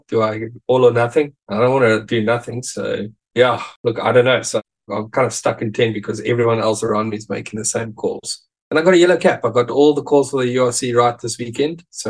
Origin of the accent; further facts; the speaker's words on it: South Africa; as a South African